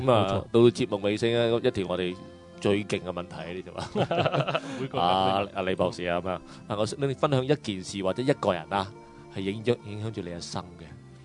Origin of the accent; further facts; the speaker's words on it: Hong Kong; 就是香港是我家，我的那个年代都很强烈的，我小过就是说七八十年代长大那种很强